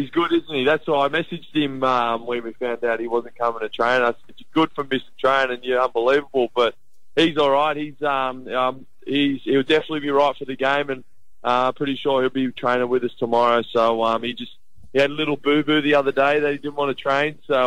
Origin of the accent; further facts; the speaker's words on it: Queensland, Australia; we want us to play for our state, and as a Queenslander, that's what you usually do.